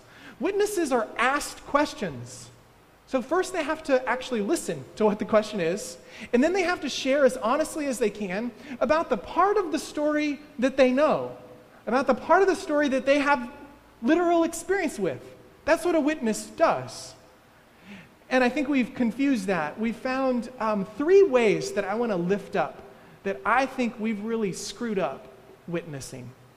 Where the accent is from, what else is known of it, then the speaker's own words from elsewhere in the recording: Texas, United States; And I grew up in Texas.